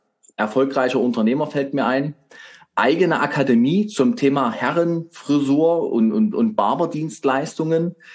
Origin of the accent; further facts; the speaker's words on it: Leipzig, Saxony, Germany; ich bin ja Leipziger